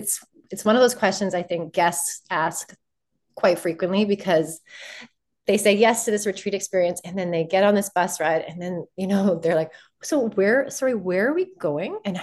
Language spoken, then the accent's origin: English; Canada; And we got back home to Canada. We're originally from Canada.